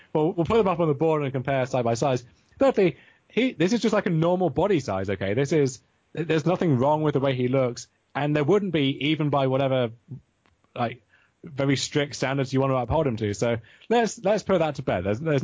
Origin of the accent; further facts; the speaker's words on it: the South, United States; I grew up in the South.